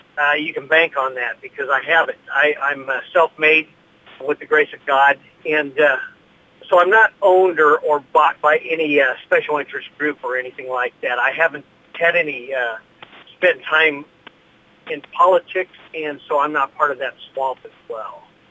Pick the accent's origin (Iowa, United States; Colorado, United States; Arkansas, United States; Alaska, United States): Iowa, United States; Mount Pleasant; also born or lived in Sheraton, Iowa; Well, I'm a fifth-generation Iowan and born in Sheraton. I grew up in Mount Pleasant pretty much from kindergarten on.